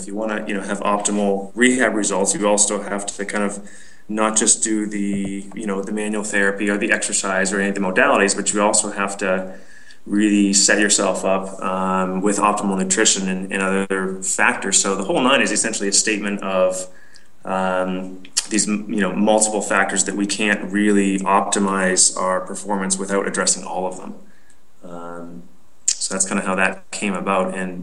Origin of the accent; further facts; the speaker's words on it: British Columbia, Canada; I grew up in British Columbia doing all kinds of outdoorsy stuff